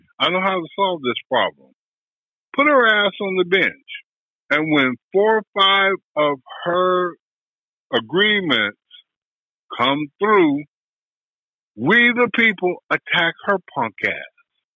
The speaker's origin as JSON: {"language": "English", "country": "United States", "said": "I was born in 58. I was brought up. I am an American first."}